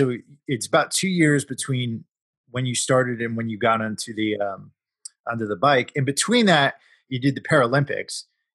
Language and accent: English; New England, United States; I'm from New England myself.